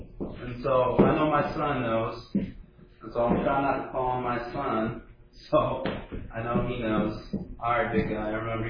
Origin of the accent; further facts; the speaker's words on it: Ohio, United States; I am from Ohio, and I am a Boston Red Sox fan